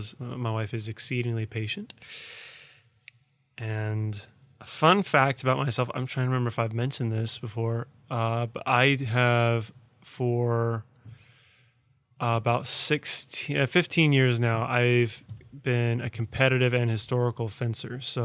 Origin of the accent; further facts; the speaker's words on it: Kansas, United States; born there; accent: generic Midwestern; I was born in Kansas. And people say that's why I don't have an accent.